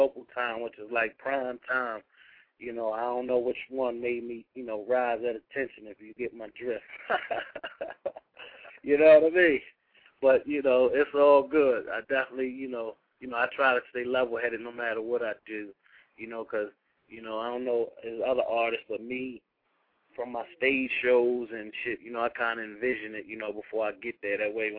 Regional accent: Baltimore, Maryland, United States; You know, I'm from Baltimore and Bank is from Queens, New York.

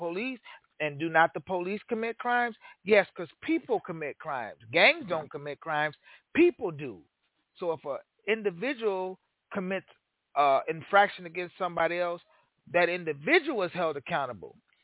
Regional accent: Aurora, United States; Okay, in my hometown, the city of Aurora, the police evolved from slave patrols and slave catchers.

